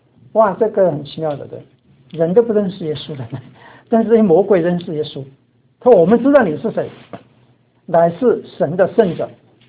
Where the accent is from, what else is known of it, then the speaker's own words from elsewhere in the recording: China; 想想我们中国人在逢年过节的时候，常常就会拜拜，拜祖先也好，你拜鬼神也好